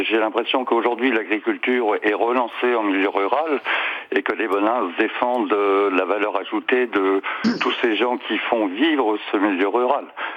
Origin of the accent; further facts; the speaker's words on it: Poulaines, Centre-Val de Loire, France; now in Touraine, France; Ah, je suis originaire du Berry, à Poulaine.